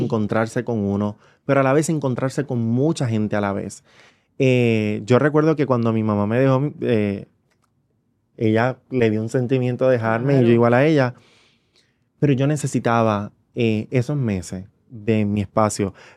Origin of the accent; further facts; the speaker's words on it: Puerto Rico; Que los puertorriqueños estamos en todos lados.